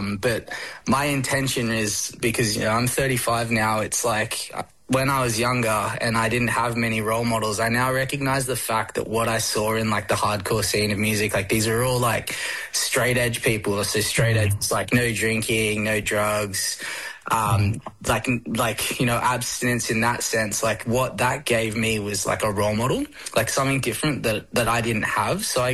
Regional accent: Sunshine Coast, Queensland, Australia; I guess, so for me, I grew up on the Kabi Kabi lands on the sunny coast.

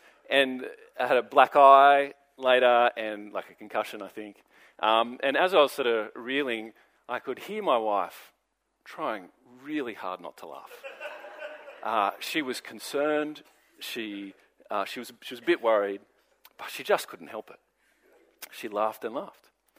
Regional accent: Sydney, New South Wales, Australia; I grew up in Sydney.

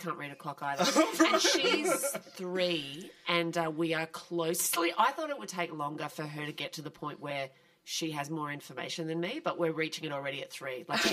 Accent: Victoria, Australia; I grew up in the Yarra Valley

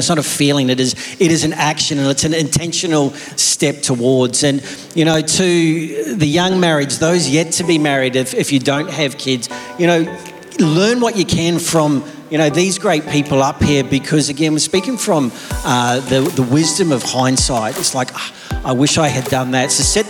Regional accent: New Zealand; moved away as an adult; I was born and bred in New Zealand. Moved over in 88, did Bible college or ministry college on the hill up there. So City Point's been home to me for 33 years.

